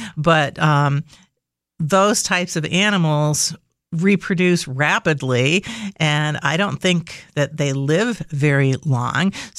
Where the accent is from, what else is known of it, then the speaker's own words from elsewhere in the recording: New York City, New York, United States; I grew up in New York City.